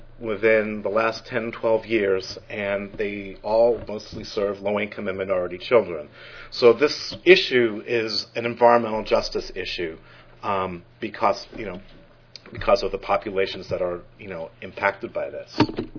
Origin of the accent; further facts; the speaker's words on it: Rhode Island, United States; So as you all know, I'm from Rhode Island